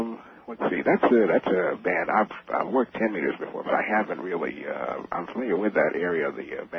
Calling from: New Orleans, Louisiana, United States; I'm calling from New Orleans.

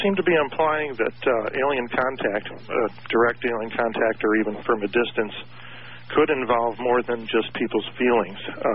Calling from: Kauai, Hawaii, United States; I'm calling from the island of Kauai out here in the Pacific

